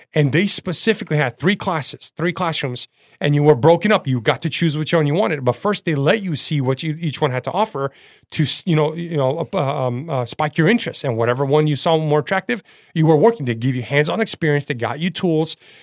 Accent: Portland, Oregon, United States; I'm from Portland, Oregon. So the Oregon Trail mm-hmm. was huge for me.

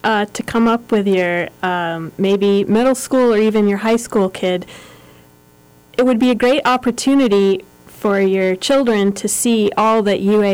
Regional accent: New England, United States; I'm from New England. It's really in there.

